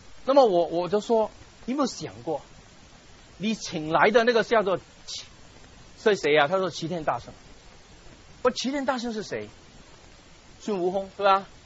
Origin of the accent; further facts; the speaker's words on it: China; 因为尤其是对我们中国人来说，这个问题很大。